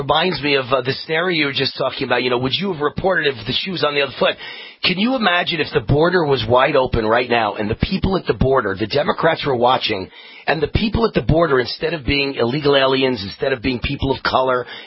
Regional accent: New York, United States; I grew up in New York. I grew up in a very mafia neighborhood, right?

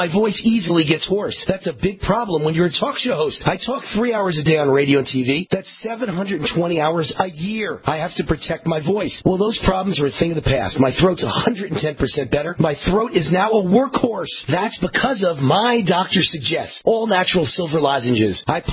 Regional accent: New York, United States; I grew up in New York. There was the Throgs Neck Bridge.

